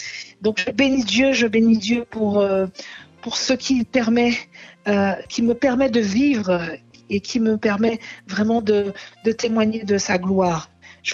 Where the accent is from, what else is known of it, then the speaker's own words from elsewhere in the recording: Guadeloupe, France; now in Paris, France; Je suis originaire de l'île de la Guadeloupe et je vis actuellement sur Paris.